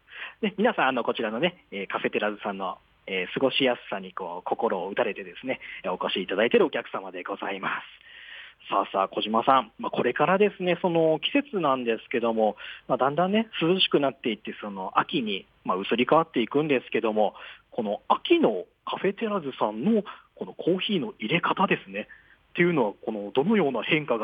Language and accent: Japanese; Kyushu, Japan; 私もですね九州出身なんですけど、